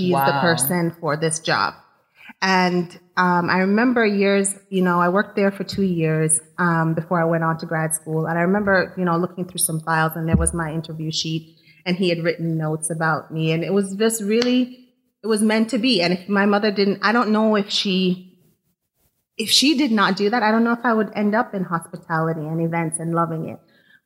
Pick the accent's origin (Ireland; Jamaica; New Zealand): Jamaica; May Pen, Clarendon; also born or lived in Kingston; now in United States; But we grew up in Maypen. So country area